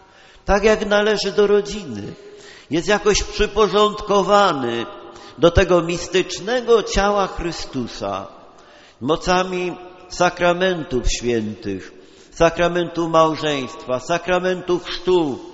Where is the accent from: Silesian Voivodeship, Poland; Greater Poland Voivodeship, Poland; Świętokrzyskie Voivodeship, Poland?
Silesian Voivodeship, Poland; Nigdy się nie wstydziłem, że pochodzę ze Śląska i nie czuję żadnych kompleksów tam we Wrocławiu, to także zresztą Śląsk.